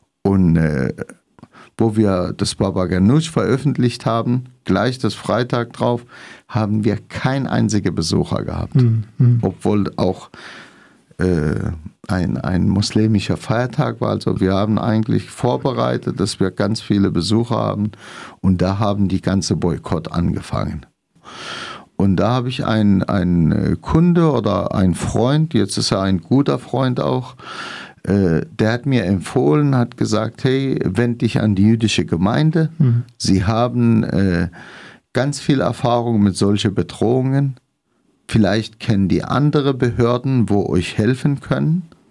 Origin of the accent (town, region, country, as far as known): Syria; German is a second language; now in Freiburg, Germany